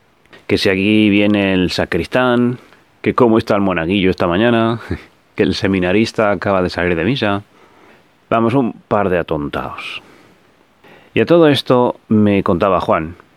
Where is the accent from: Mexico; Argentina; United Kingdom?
United Kingdom; England; also born or lived in Spain; Sí, soy yo. Soy inglés y español.